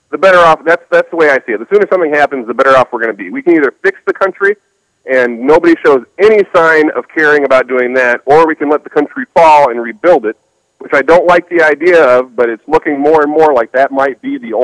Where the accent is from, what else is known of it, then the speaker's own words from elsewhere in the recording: Nebraska, United States; From my home state in Nebraska.